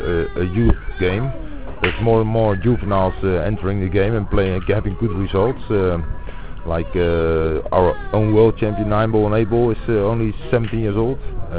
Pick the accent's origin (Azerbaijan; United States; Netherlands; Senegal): Netherlands; I'm from Holland.